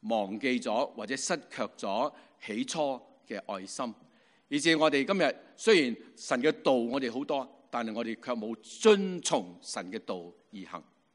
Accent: Hong Kong; 你和我都是原本不是属于这个地方的，我们可能来自大陆，我来自香港，我们来自东南亚各地，世界各地，我们来到这个地方，我们在这里落地生根

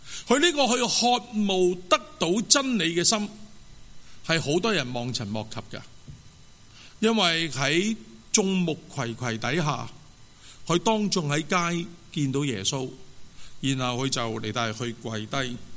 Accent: Hong Kong; 但我发觉原来我们香港人有钱的时候呢，原来反而不开心

